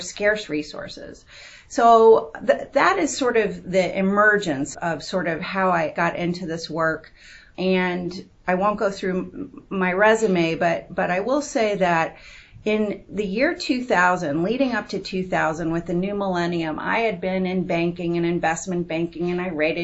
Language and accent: English; Louisville, Kentucky, United States; So I grew up here in Louisville, actually, in an apartment raised by a single mom. You know, I'm Jewish, and we grew up in an apartment complex